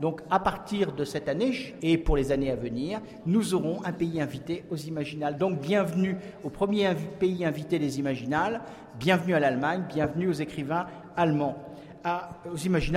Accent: Brittany, France; born there; si je suis vosgienne maintenant de cœur, je suis bretonne, vous allez tout savoir, de naissance

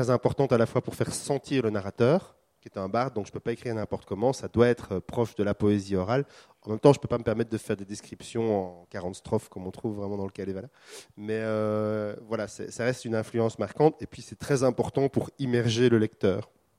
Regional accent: Belgium; Je suis belge.

